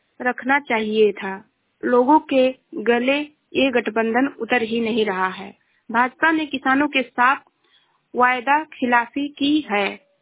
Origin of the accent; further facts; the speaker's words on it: Uttar Pradesh, India; मैं जिला श्रावस्ती से हूँ।